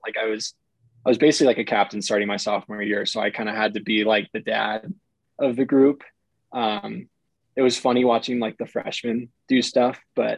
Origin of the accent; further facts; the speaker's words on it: San Mateo, California, United States; I grew up in San Mateo, which is about 30 minutes north. It's a little bit closer to Palo Alto. Right near Stanford.